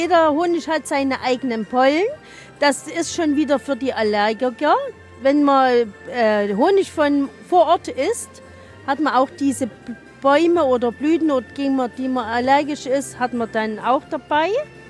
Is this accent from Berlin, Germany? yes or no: no; Wildenfels, Saxony, Germany; Wir kommen aus dem Zwickauer Land, in Wildenfels, Ortsteil Herdensdorf.